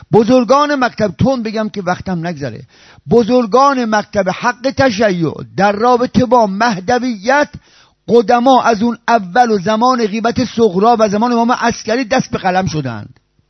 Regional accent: Iran; من بچه ایرانم

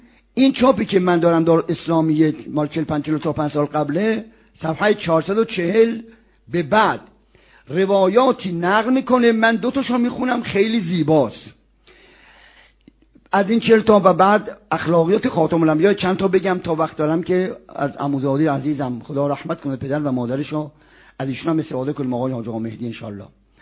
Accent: Isfahan, Iran; ما خب بچه اصفهانیم

